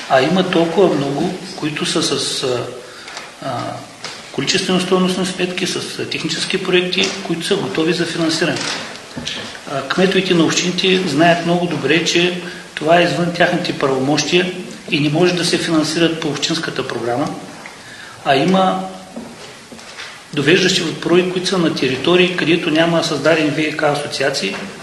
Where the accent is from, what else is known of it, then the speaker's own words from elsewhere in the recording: Sevlievo, Gabrovo Province, Bulgaria; Аз съм от Севлиево и ние имаме също много голям проблем над 30 години с водоснабдяването и често сме и на режим.